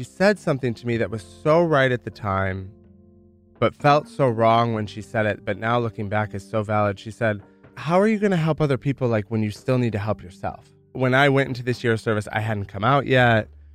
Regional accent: Michigan, United States; felt unsafe or unloved in Michigan. What's interesting is that I never really felt like at home in my hometown.

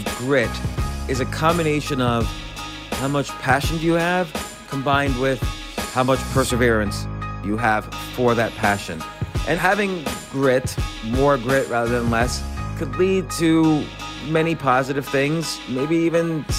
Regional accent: New York City, New York, United States; I'm a New Yorker.

